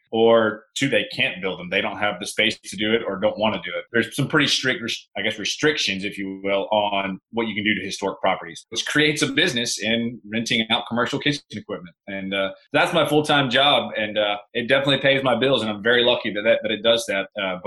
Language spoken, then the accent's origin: English; Charleston, South Carolina, United States; 38, soon to be 39, in Charleston, South Carolina. It is my hometown. I moved back here about 6 years ago